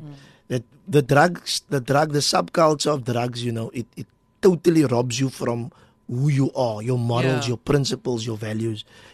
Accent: Mitchells Plain, Western Cape, South Africa; So, in a nutshell, I grew up on the Cape Flats in the West Ridge Mitchells Plain and, you know, got hooked on drugs when I was 13 years old.

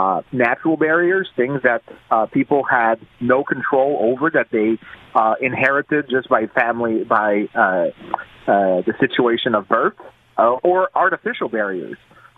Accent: Quebec, Canada; I'm originally from Quebec. Quebec is the last one.

